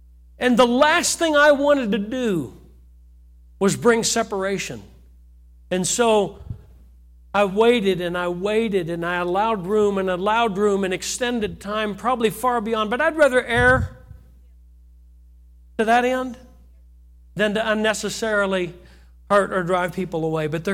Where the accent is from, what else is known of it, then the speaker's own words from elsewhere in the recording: United States; I'm an American and I'm proud of America.